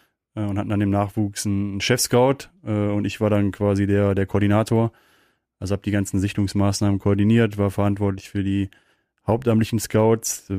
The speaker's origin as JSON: {"language": "German", "town": "Cologne", "region": "North Rhine-Westphalia", "country": "Germany", "tie": "born or raised there", "said": "ist meine Heimat aufgewachsen, also geboren, aufgewachsen, groß geworden und da hängt mein Herz dann schon auch am schönen Rheinland. Wobei ich dann sagen muss, es gibt ja noch Parallelen zur Steiermark, so von der Kultur, von den Menschen, deswegen gibt es da ein paar Parallelen, aber dann doch ein Kölner durch und durch"}